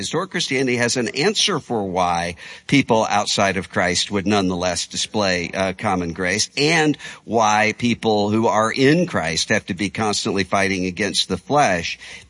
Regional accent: Mississippi, United States; I'm from Mississippi, think about the Jim Crow era.

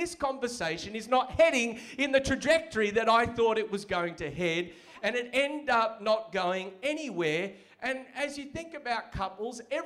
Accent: Melbourne, Victoria, Australia; I'm from Melbourne. Don't hold that against me.

